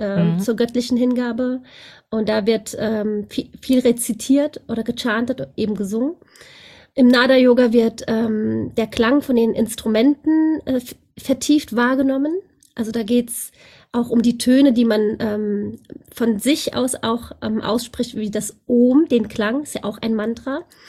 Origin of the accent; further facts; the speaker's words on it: Germany; born there; ich bin 46 Jahre alt, in Deutschland geboren, 1977. habe eine sehr entspannte türkische Familie